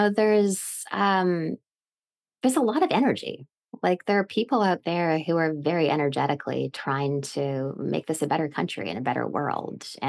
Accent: Canada; moved away as an adult; now in United States; I was born and raised in Canada and I came to the States and I was 22

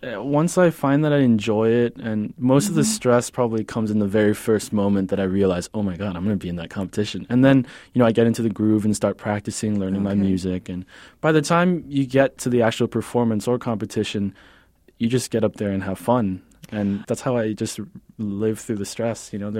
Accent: San Antonio, Texas, United States; born there; I was born in San Antonio

